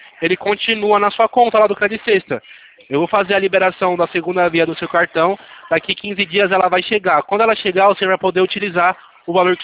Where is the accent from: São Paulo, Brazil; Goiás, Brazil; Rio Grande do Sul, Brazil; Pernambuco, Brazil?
São Paulo, Brazil; Sou de São Paulo.